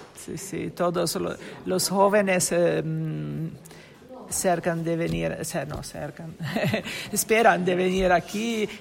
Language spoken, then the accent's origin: Spanish; Genoa, Liguria, Italy; Spanish is a second language; Soy de Génova, Italia.